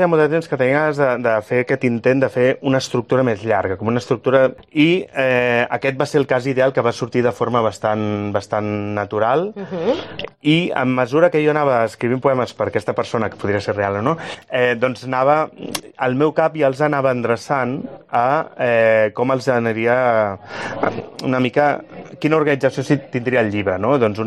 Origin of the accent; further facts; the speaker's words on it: Barcelona, Catalonia, Spain; Jo soc de Barcelona i ella vivia en un lloc molt llunyà.